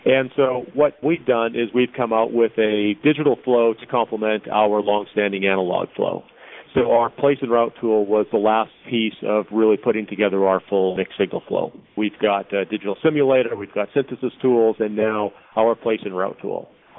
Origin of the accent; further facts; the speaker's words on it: Alberta, Canada; now in Los Angeles, United States; but also having the chance to grow up in central Alberta.